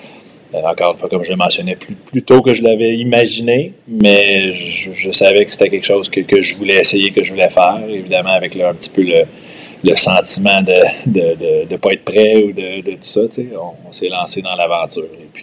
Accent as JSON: {"language": "French", "region": "Quebec", "country": "Canada", "said": "Moi, je viens de l'Estrie et c'était tout nouveau, comme je le mentionnais."}